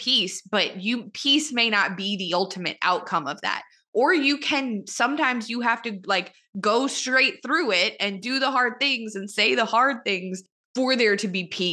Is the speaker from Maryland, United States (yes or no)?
no; Louisiana, United States; And so it's like, I'm from Louisiana, and one of our senators